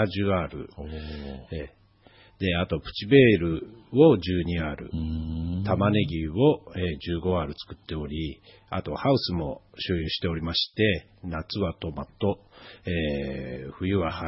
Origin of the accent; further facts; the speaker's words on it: Numazu, Shizuoka, Japan; 沼津市大平で農家をしております … はい、生まれ育った地元で米を中心に、プチベール、玉ねぎ、トマト、葉ネギなどを作っております。